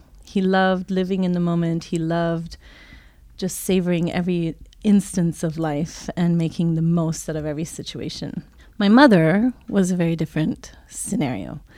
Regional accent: Italy; also born or lived in Switzerland; I was born in Switzerland, raised in Italy, German mom, American dad, lived just about all the continents and speak five languages.

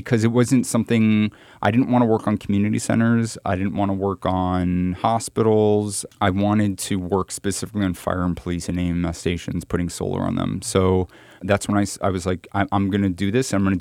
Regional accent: New York, United States; It's a community that I'm very close to growing up in New York.

